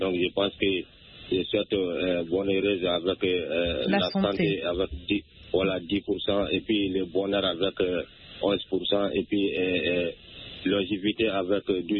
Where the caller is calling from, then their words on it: Sonikeni, Mali; first language Bambara; French is a second language; Je vous appelle. Ok, je vous appelle toujours dans mon village natal à Sonikeni.